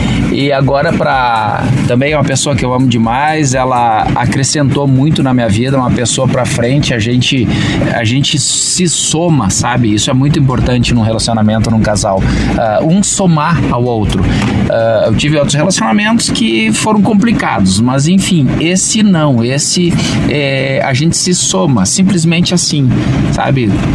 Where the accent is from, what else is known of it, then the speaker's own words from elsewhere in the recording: Passo Fundo, Rio Grande do Sul, Brazil; sou de Passo Fundo, estava em Marau, uma cidade próxima